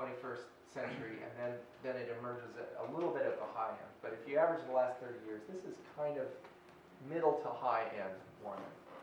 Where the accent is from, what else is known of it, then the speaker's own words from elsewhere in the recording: Minnesota, United States; Well, okay, you know, I'm from Minnesota. I'd love to be able to golf in February.